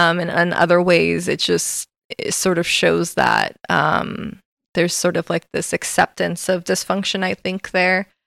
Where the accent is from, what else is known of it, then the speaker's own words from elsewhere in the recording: Florida, United States; he painted the cover design, which was like just a lake where we grew up in Central Florida.